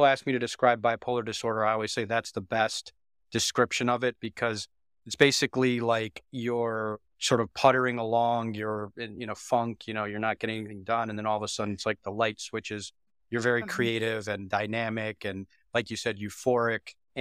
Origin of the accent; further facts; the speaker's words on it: Toledo, Ohio, United States; now in Chicago, United States; I've spent more of my life in Chicago than anywhere else. So I kind of consider this my hometown, but Toledo is where we grew up.